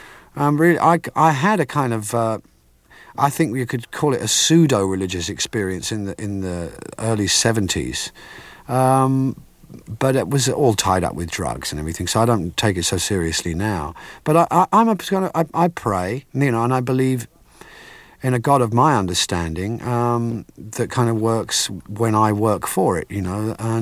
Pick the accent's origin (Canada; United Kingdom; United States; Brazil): United Kingdom; England; Oh, I've always been a Christian. I mean, I was raised in England in what we call Church of England, C